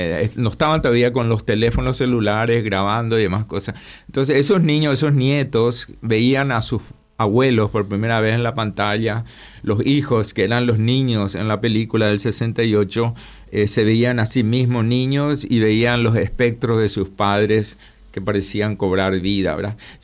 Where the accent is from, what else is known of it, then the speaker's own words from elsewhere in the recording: Paraguay; Yo, como paraguayo, estaba más cercano, ¿verdad?, de las transformaciones que había se habían producido en Paraguay de los últimos 40 años